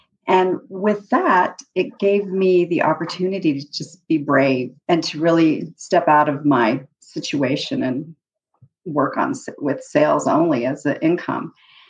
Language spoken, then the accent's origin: English; Santa Fe, New Mexico, United States; I'm from Santa Fe, New Mexico, born and raised in New Mexico. And I'm not like the typical immigrant.